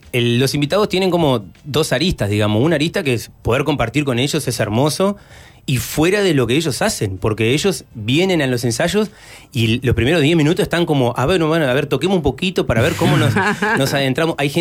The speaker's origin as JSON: {"language": "Spanish", "country": "Uruguay", "tie": "born or raised there", "said": "Nosotros no somos brasileños, digo, yo crecí en frontera"}